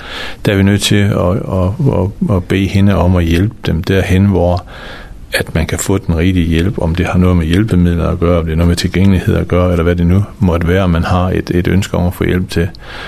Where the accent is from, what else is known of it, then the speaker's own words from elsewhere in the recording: Sæby, North Denmark Region, Denmark; jeg kommer selv fra den gamle Sæby Kommune